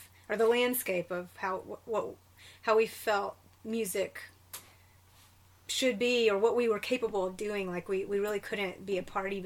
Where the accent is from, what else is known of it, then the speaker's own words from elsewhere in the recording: Ashville, Alabama, United States; Alabama. We moved around a lot, though. So, you know, I lived in Tuscaloosa for a little while, Alabaster. But Asheville, Alabama was where I spent a lot of my youth.